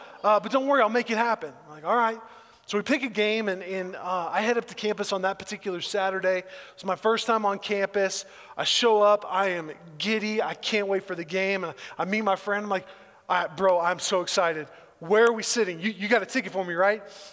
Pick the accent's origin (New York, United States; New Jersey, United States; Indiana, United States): Indiana, United States; Indianapolis; The cold, I am not from California, I'm not from Texas, I'm from Indianapolis, so this cold is normal to me.